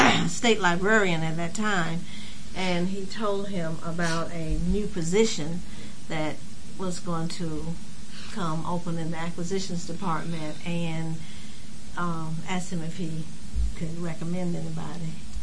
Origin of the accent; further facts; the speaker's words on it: Raleigh, North Carolina, United States; I'm from Raleigh, North Carolina. I'm from Raleigh, North Carolina.